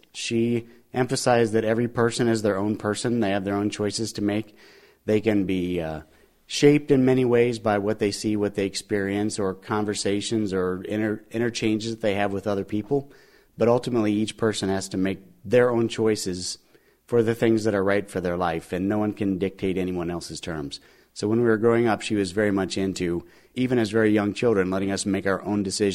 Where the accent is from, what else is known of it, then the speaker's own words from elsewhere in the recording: Cincinnati, Ohio, United States; also born or lived in Detroit; I was born in Detroit and then grew up in Cincinnati in northern Kentucky.